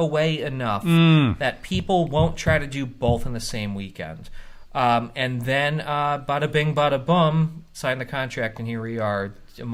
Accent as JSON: {"language": "English", "region": "New Jersey", "country": "United States", "tie": "born or raised there", "said": "hopefully the state, the other event goes away, and our state, my home state, gets a fresh start, and this event is a good springboard. We want to hand it over to an all-Jersey board."}